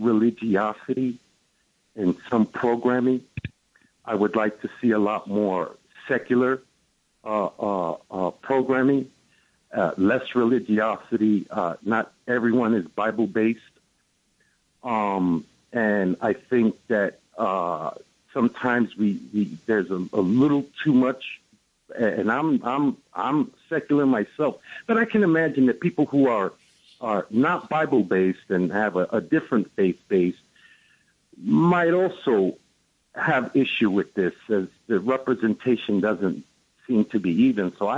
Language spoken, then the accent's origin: English; Brooklyn, New York, United States; from Brooklyn.